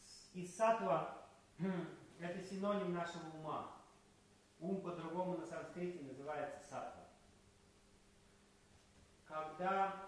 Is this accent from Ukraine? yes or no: no; Moscow, Russia; Я из Москвы, и там все бегут куда-то.